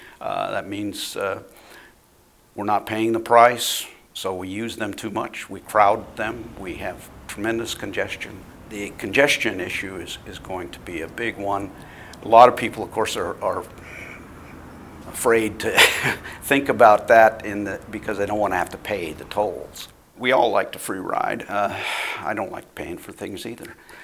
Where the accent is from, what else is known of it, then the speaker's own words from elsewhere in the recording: Montana, United States; I grew up in Montana.